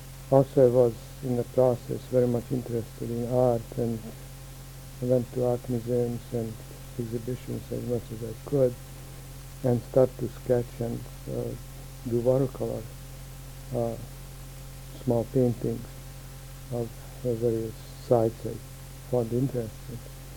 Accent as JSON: {"language": "English", "region": "Budapest", "country": "Hungary", "tie": "born or raised there", "moved": "as an adult", "said": "Well, I was born in Hungary, in Budapest, Hungary."}